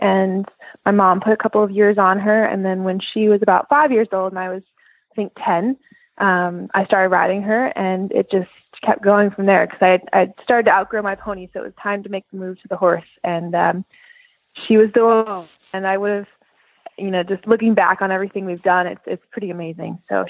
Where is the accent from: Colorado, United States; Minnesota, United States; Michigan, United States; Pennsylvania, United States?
Colorado, United States; So I'm from Colorado. My mom has a training facility there.